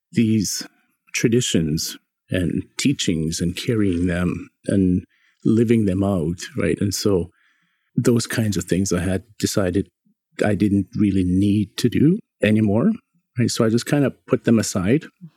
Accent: Canada; accent: Northern Native; And also I decided to get rid of my Northern Native accent. So it comes back whenever I'm back home. It does come back.

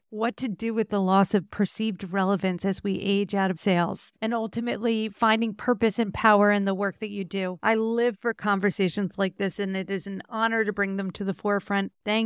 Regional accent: United States; we were raised in the United States of America, where people are valued based on their productivity and contribution to capitalism.

